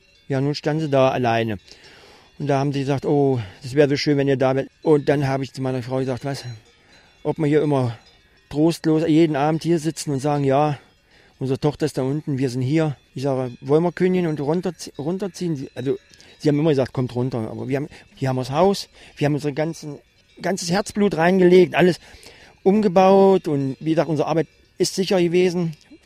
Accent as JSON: {"language": "German", "region": "East Germany", "country": "Germany", "said": "Wir als Ostdeutsche waren früher nicht so materiell. Weil wir es ja auch nicht hatten. Wir sind mit weniger klargekommen und hatten auch Freude. Und hatten auch unsere Feiern und hatten unser Dorf."}